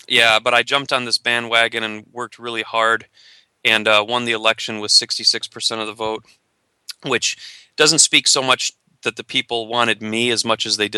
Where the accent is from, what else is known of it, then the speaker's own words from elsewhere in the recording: Howell, Michigan, United States; I'd run for mayor in my hometown of Howell, Michigan. Howell is a medium-sized city. It's about 10,000, population 10,000.